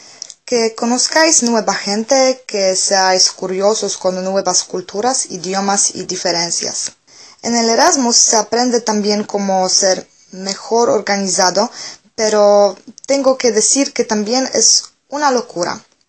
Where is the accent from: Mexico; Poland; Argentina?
Poland; Spanish is a second language; now in Zaragoza, Spain; En Zaragoza he conocido mucha gente española, por supuesto, y algunos de ellos estuvieron también en mi país, en Polonia.